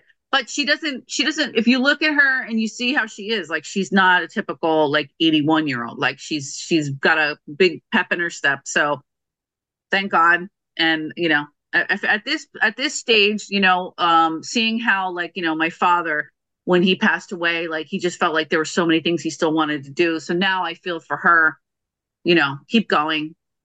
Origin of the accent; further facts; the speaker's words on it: Newark, New Jersey, United States; born there; They were doing that back when they were in Newark, so they settled in Newark. I was born in Newark.